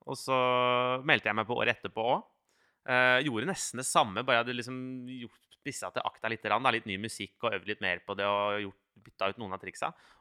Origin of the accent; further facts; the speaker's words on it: Notodden, Vestfold og Telemark, Norway; for jeg er fra Notodden, som er sånn ikke veldig stort sted. 15 000 innbyggere eller noe.